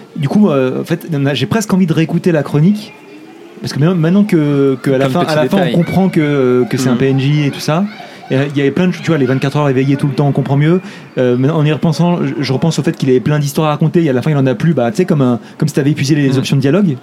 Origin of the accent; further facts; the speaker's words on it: Villeurbanne, Auvergne-Rhône-Alpes, France; Moi je viens de Villeurbanne, hein.